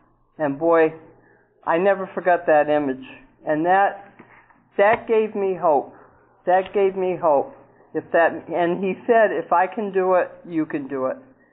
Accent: Marshfield, Massachusetts, United States; I'm from Marshfield, Mass.

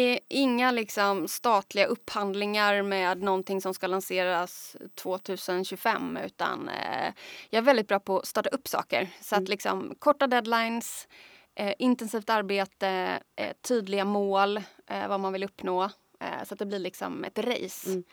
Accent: Småland, Sweden; Jag är uppvuxen i Småland där Centerpartiet är väldigt starka.

